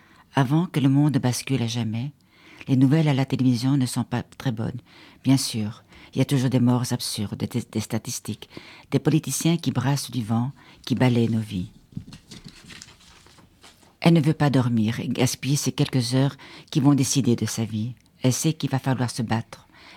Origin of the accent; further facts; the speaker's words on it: Italy; je suis italienne